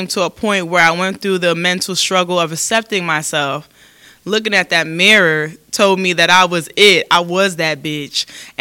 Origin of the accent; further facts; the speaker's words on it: Brooklyn, New York, United States; Mm-hmm. Williamsburg, and Cooper's Projects.